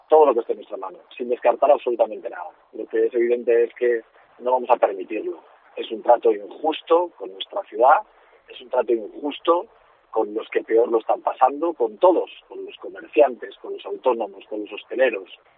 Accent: Zaragoza, Aragon, Spain; que a 700.000 zaragozanos, que también somos españoles, nos vayan a dejar fuera.

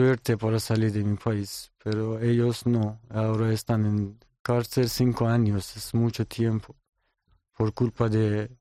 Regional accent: Iran; Spanish is a second language; moved away as an adult; now in Spain; Soy de Irán y casi 5 años vivo en Bur, en España, y trabajando en Madrid en el momento.

